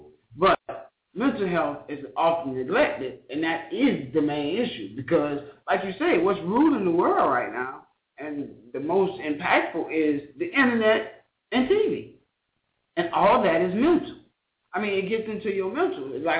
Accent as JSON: {"language": "English", "country": "United States", "tie": "born there", "said": "Now, I've never been to Africa. I granted, I know that. I was born in America. I get that. I'm not going to venture and say I'm not American."}